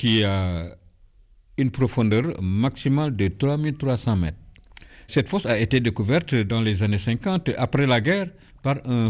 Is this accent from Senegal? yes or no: yes; Kayar, Dakar, Senegal; Je suis natif de Kayar depuis 1948. Donc ça fait un bon bout de temps déjà.